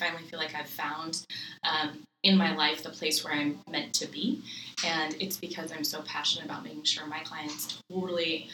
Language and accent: English; Lakewood, Washington, United States; I grew up south of Tacoma, but I still call myself a Seattleite. So I grew up in the city of Lakewood, Washington.